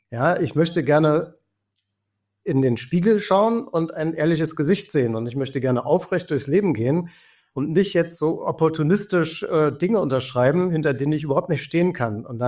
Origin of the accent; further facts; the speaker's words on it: East Germany, Germany; Ich bin eben 1970 geboren in der DDR und bis zum 14. Lebensjahr etwa kam ich da auch ganz gut klar.